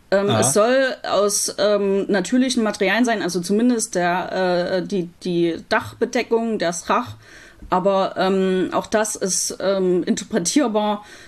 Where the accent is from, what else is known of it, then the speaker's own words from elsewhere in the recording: Leipzig, Saxony, Germany; Ja, ich bin ursprünglich aus Leipzig